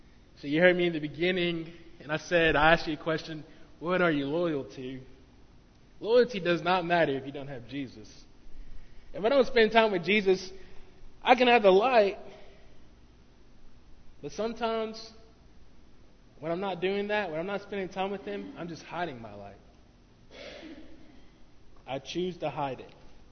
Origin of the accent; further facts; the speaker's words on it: Conway, Arkansas, United States; And you know, I'm from Conway, Arkansas, but I talk about Biscoe